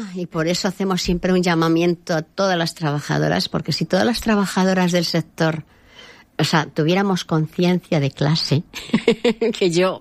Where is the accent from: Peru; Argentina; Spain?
Spain; Benidorm, Valencian Community; Somos casi 3.000 camareras en Benidorm, iba a decir mi pueblo, somos casi 3.000 camareras en Benidorm.